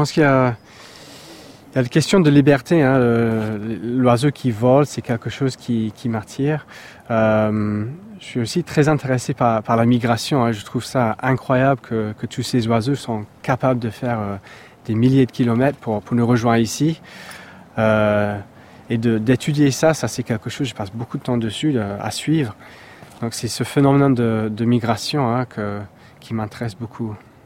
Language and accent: French; England, United Kingdom; French is a second language; moved away as an adult; now in France; Je viens de l'Angleterre, en fait. Ça fait à peu près 5 ans que je suis en France.